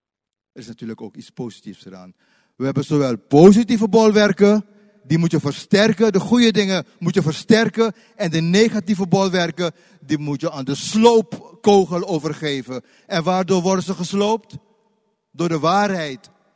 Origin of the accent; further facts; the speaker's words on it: Suriname; Ik kom uit Suriname, dus ik heb een heleboel dingen meegemaakt die ook met duisternis te maken hebben.